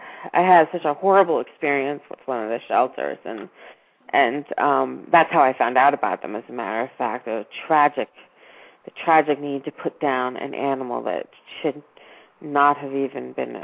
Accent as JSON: {"language": "English", "region": "New York", "country": "United States", "moved": "yes", "said": "I come from New York, man. In New York, you have the best kinds of shelters."}